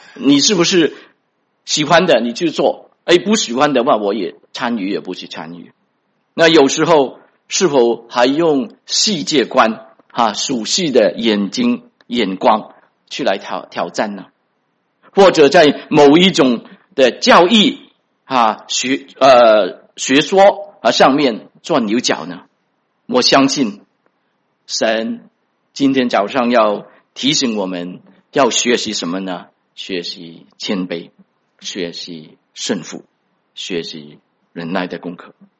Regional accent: China; moved away as an adult; now in United States; 大家大概也知道我是在国内长大的我20岁来美国

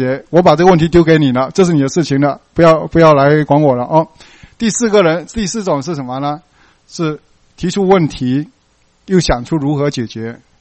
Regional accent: China; 那我们中国人在这个地方面一般是做的都很好的

